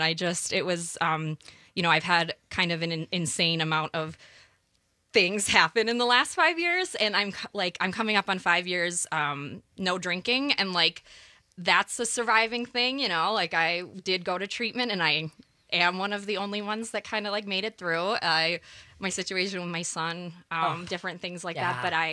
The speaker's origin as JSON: {"language": "English", "region": "Scotland", "country": "United Kingdom", "tie": "born there", "said": "I was born in Scotland."}